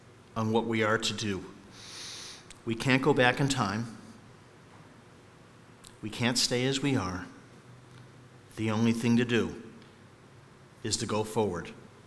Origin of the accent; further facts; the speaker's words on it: Meriden, Connecticut, United States; I remember growing up in Center Church in Meriden, and Sunday school was full